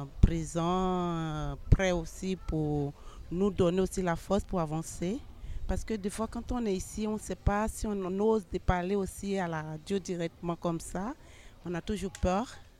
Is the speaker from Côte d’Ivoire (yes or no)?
yes; Montagnes, Côte d’Ivoire; moi, je suis Yacouba de la Côte d'Ivoire, à l'est de la Côte, à l'ouest de la Côte d'Ivoire.